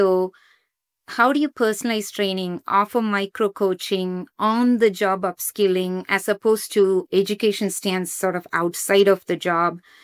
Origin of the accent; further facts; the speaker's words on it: India; moved away as an adult; now in United States; So for me, growing up in India, I came here to the US to do my master's.